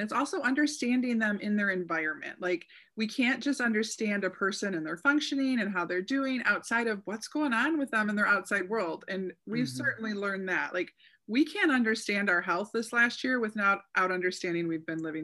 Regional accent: Detroit, Michigan, United States; So I grew up in the Detroit area

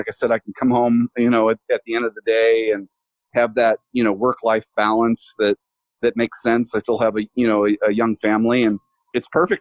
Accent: California, United States; moved away as an adult; now in Dallas, United States; I born and raised in California. I came out here in the early 90s, and it was always kind of where I came home to in the summers.

